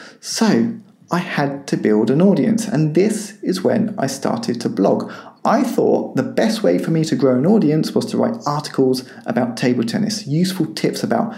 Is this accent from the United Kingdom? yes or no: yes; Cambridge, East of England, United Kingdom; from Cambridge in the UK.